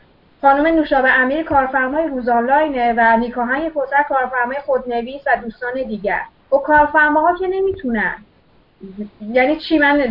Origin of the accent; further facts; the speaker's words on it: Iran; moved away; من با همین دیدگاه سیاسی خاص از ایران اومدم خارج از ایران